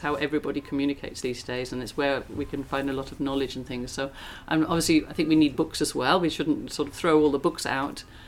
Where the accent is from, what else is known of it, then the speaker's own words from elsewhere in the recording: South West England, United Kingdom; So I'm from an area called Gloucestershire, mm-hmm. which is in southwest England. I don't know if you've heard of Bristol. It's not far from mm-hmm. Bristol and Wales